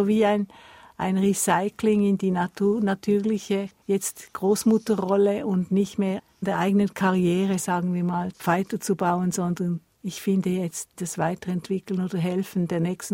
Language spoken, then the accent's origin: German; Switzerland; bei uns in der Schweiz